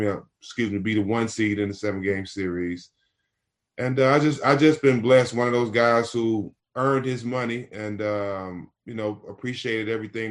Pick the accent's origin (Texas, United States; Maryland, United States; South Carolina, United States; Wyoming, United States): Texas, United States; Port Arthur; I grew up in Port Arthur, Texas, which is an hour from Houston.